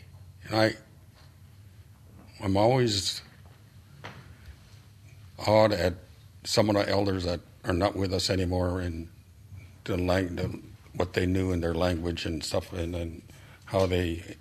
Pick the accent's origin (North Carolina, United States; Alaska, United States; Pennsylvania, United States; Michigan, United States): Alaska, United States; Sitka; from Sitka Kayashkahit over in Sitka.